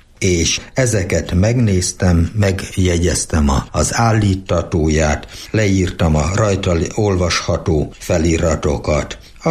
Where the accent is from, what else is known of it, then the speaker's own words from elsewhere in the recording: Sajópetri, Borsod-Abaúj-Zemplén, Hungary; born there; also born or lived in Sajólád; mert a szomszéd faluban Sajópetrében születtem, de Sajóládra jártam általános iskolának a felső tagozatát